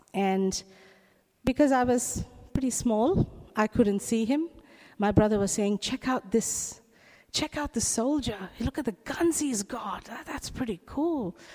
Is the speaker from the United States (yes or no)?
no; Kuwait; I was born in Kuwait. My parents had moved to Kuwait for work, and we ended up growing there.